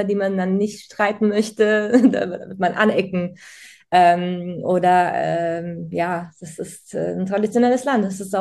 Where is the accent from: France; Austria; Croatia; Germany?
Croatia; Split-Dalmatia County; aus Split. Split ist eine Stadt und ich komme aus der Nähe von Split, aus dem Dorf.